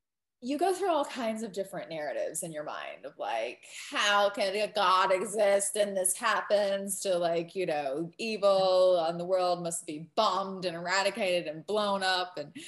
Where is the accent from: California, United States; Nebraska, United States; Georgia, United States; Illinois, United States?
Georgia, United States; I'm from America first and foremost, so there's that. I'm also from Georgia, so that's the South.